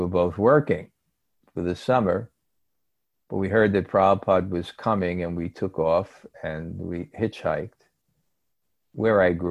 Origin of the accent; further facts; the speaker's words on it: New York, United States; And I'm joking, but not joking, because I'm from New York.